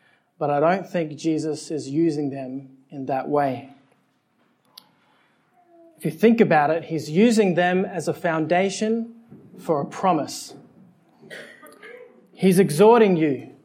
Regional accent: Adelaide, South Australia, Australia; also born or lived in Alice Springs; the church I grew up in here in Adelaide, my church in Alice Springs

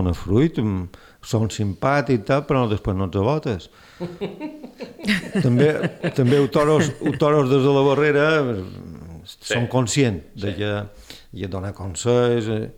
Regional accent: Balearic Islands, Spain; perquè som mallorquí

